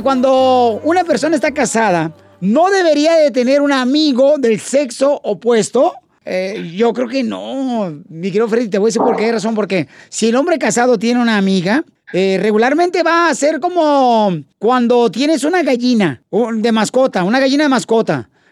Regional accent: Jalisco, Mexico; now in Fort Worth, United States; Porque aquí venimos de Jalisco, a Fort Worth, Texas, Estados Unidos.

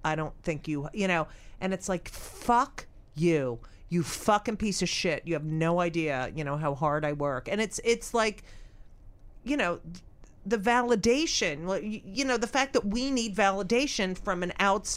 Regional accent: New Jersey, United States; you know, I grew up in New Jersey.

